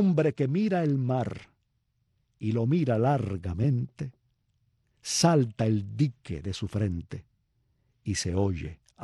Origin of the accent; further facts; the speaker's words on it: Cuba; moved away; nací y crecí en Cuba, supongo, ¿no? Porque nací y crecí en Cuba, una isla. Y porque luego en el extranjero he vivido siempre muy cerca de la playa.